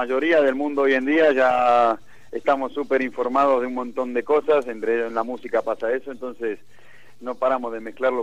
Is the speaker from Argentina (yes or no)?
yes; Argentina; now in Barcelona, Spain; A mí me toca de Argentina.